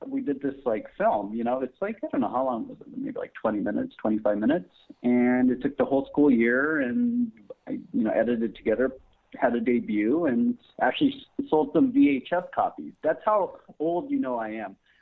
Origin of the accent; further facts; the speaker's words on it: San Francisco, California, United States; born there; also born or lived in Japan; I was born in San Francisco, but I moved around between the two countries, Japan and the United States, as I was growing up.